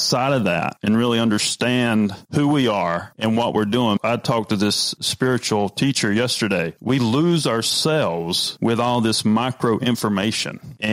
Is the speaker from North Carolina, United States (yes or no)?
yes; North Carolina, United States; also born or lived in New Jersey; I'm from North Carolina. I lived in New Jersey, and, you know, when I moved there for the first time, I had to pick up the pace.